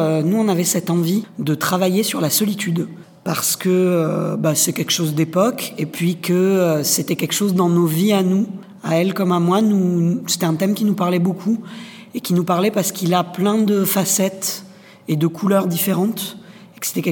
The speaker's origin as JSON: {"language": "French", "town": "Colomiers", "region": "Occitanie", "country": "France", "said": "moi, je suis Columérin, à côté de Toulouse, et je suis jongleur"}